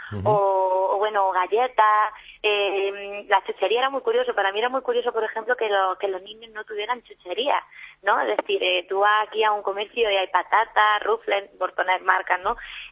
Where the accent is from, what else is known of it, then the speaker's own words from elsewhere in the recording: Spain; voy a que me muestres cómo lo hacéis para poder apoyarte desde lo que yo sé como español. No a enseñarte, sino a que intercambiemos a nivel cultural lo que yo traigo de España y lo que tú tienes en Cuba.